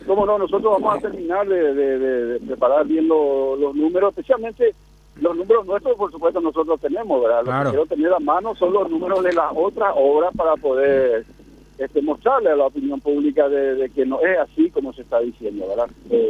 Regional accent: Asunción, Paraguay; Como asunceno, como paraguayos, realmente darle la tranquilidad a la gente

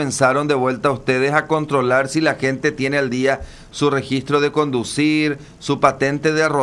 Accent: Paraguay; somos los paraguayos

